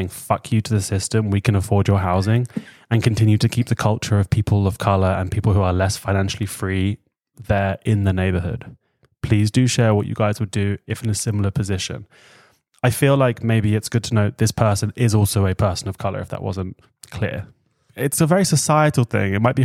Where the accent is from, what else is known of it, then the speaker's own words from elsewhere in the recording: Philadelphia, Pennsylvania, United States; moved away; I've been living in Europe for almost 3 years. I'm originally from Philly. I guess that's Philadelphia, right?